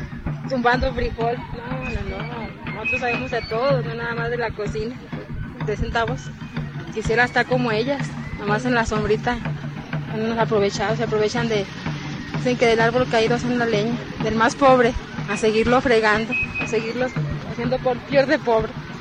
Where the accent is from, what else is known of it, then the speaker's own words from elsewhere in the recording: Mexico; todos somos mexicanos, todos tenemos los mismos derechos